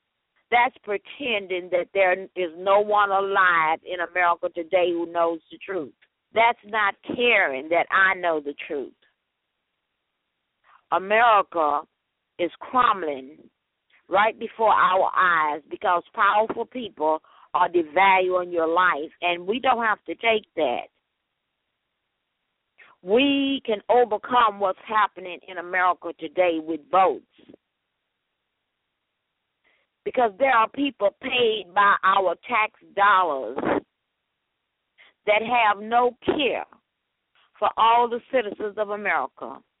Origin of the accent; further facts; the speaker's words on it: United States; But I know from my perspective, I'm an American.